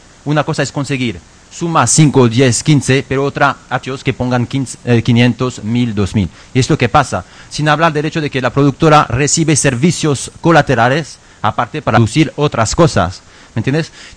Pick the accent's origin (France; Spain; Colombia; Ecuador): France; nosotros somos una organización catalana que es de aquí, soy el único francés, nadie es perfecto